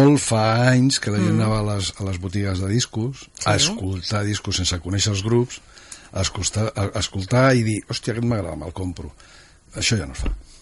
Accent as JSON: {"language": "Catalan", "town": "Castelldefels", "region": "Catalonia", "country": "Spain", "said": "Bueno, de fet jo no soc, soc de Castelldefels."}